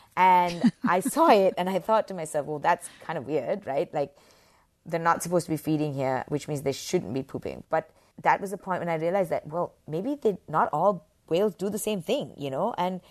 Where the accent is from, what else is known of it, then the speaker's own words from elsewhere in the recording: Sri Lanka; I grew up in the tropics. I'm from Sri Lanka.